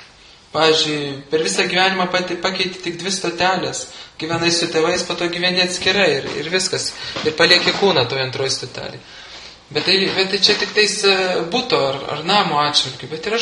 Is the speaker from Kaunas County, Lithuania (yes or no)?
yes; Kaunas, Kaunas County, Lithuania; Aš gimiau Žaliakalnį. Taip. Po to aš gyvenau, reiškia, centre, šventyklai ant Savanorių kalno. Po to aš gyvenau Vilijampolėje. Po to aš dabar gyvenu, reiškia, senamestyje.